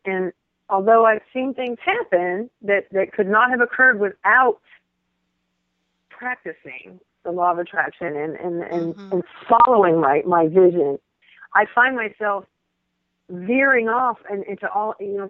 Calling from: Moody, Texas, United States; I am calling from a small town right outside of Waco, Texas, called Moody, Texas.

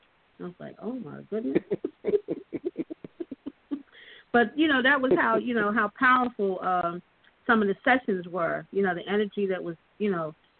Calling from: Philadelphia, Pennsylvania, United States; Yeah, so I'm listening in from Philadelphia.

